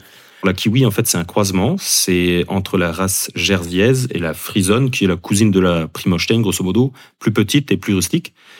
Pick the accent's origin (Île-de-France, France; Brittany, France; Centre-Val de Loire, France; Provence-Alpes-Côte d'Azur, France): Brittany, France; Gourin; je suis originaire de Gourin, j'ai 30 ans. J'ai fait mes études à Gourin jusqu'à la seconde.